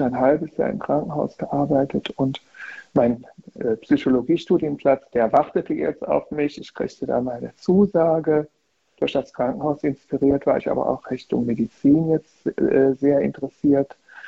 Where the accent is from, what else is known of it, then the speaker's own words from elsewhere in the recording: Germany; Ich wollte wieder zurück nach Deutschland, in meine Heimat